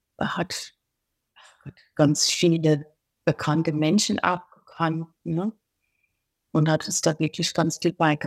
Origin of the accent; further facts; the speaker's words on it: Hesse, Germany; born there; bei euch in Heppenheim, also ich bin in Hessen geboren, Heppenheim ist die Kreisstadt, von meinem Wohnort, meinem Geburtsort